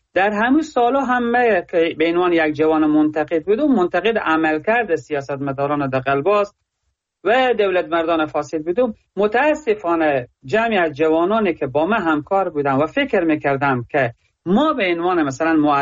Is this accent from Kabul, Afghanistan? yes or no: no; Herat, Afghanistan; از زون غرب و از هراتم